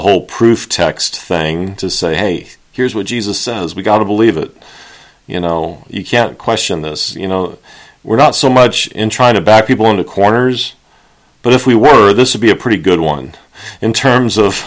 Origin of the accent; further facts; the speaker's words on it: Corpus Christi, Texas, United States; born there; Because I was born in Corpus Christi, which is the north end of Padre Island, or at least real close to it.